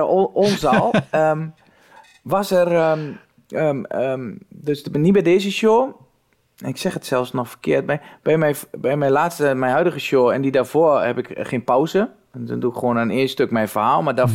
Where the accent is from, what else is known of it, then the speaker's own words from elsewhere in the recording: Overijssel, Netherlands; ik kom wel uit Twente